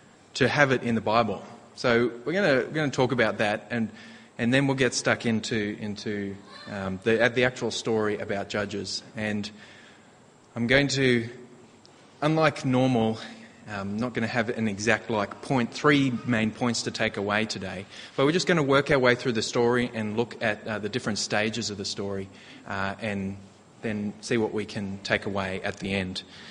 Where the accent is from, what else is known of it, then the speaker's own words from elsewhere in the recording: Australia; It's, you know, as an Aussie, we're just programmed to shorten the names as much as possible.